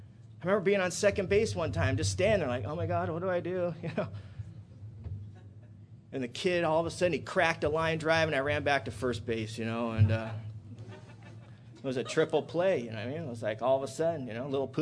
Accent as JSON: {"language": "English", "town": "Mission Viejo", "region": "California", "country": "United States", "tie": "born or raised there", "said": "Now, I grew up in Mission Viejo. We know there ain't no gangsters in Mission Viejo"}